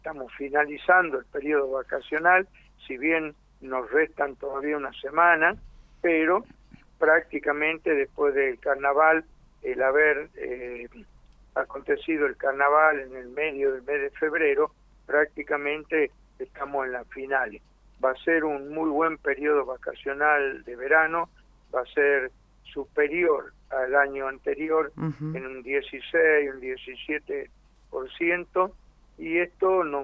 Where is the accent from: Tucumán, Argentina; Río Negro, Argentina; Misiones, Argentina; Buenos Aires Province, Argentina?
Tucumán, Argentina; Yo, que provengo de Tucumán, en el norte